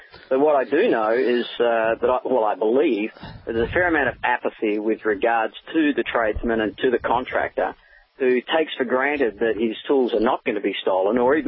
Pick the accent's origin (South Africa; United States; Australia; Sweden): Australia; I'm actually in the U.S. at the moment. I'm out here doing a little bit of sales work, but yeah, I'm from Australia. I'm just here for a couple of weeks.